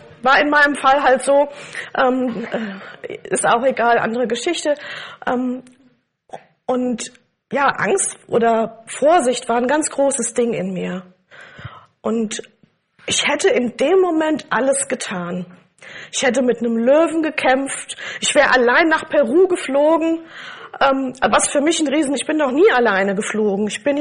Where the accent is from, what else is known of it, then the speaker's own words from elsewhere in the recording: Germany; Was mich wirklich interessiert, ist das, was in meiner Heimat passiert, in unserem Land passiert. Und ich kann anders beten für Deutschland.